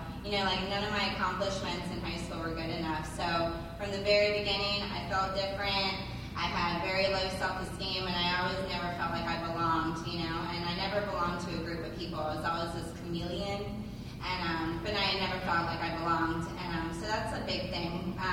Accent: Tampa, Florida, United States; also born or lived in South Carolina; So with that, I grew up in Tampa, lived here pretty much all my life, 2 years in South Carolina. I think that's where I get the twang.

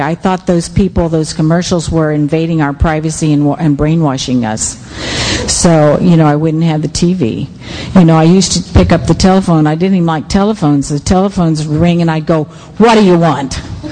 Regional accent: St. Petersburg, Florida, United States; "Oh, no, no, I'm from St. Petersburg, Florida."

